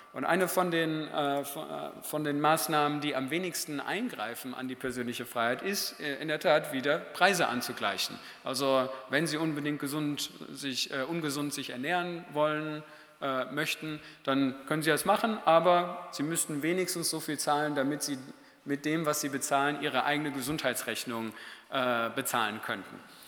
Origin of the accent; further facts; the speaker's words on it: North Rhine-Westphalia, Germany; Ich komme eigentlich aus dem Pott